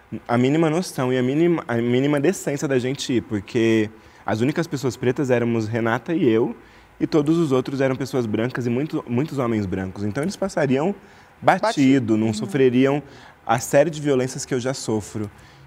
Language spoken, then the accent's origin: Portuguese; Araraquara, São Paulo, Brazil; desde quando eu saí de Araraquara, desde quando eu nasci